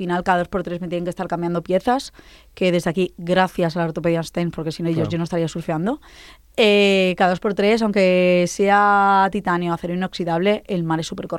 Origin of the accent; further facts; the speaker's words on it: Valencia, Valencian Community, Spain; Pero es verdad que yo siempre me he criado en la playa, soy de Valencia, desde bebé.